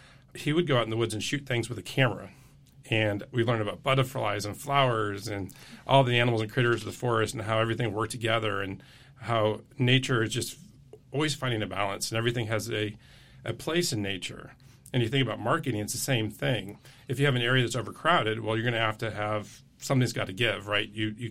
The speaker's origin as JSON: {"language": "English", "region": "Michigan", "country": "United States", "tie": "born or raised there", "also_born_or_lived": "Kalamazoo", "said": "I grew up in Michigan."}